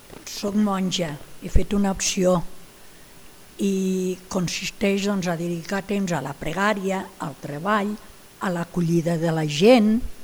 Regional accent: Raimat, Catalonia, Spain; born there; I fa molts anys que sóc al priorat, jo dic que vaig néixer a Raimat el 1943 i al priorat el 1977.

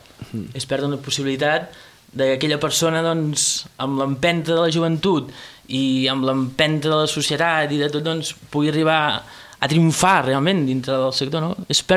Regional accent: Poblet, Catalonia, Spain; jo soc de Poblet i tal

